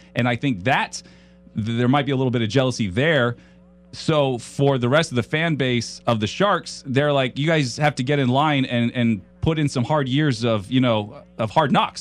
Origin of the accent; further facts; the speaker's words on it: San Jose, California, United States; I want to step in just real quick because I'm from San Jose.